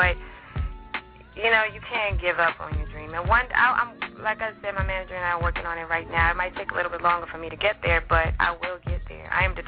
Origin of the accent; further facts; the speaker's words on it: Amsterdam, North Holland, Netherlands; Yes, I was. Born and raised in Amsterdam.